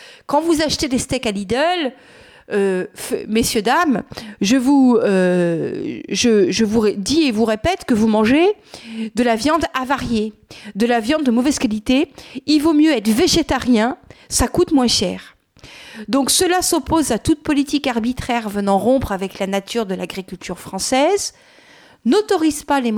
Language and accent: French; France; born there; hein, et pourtant je suis française, j'ai une carte d'identité française, je suis née en France